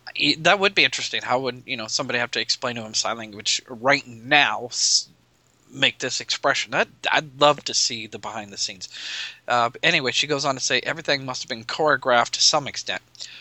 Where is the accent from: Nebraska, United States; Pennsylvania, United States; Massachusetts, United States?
Nebraska, United States; from Nebraska.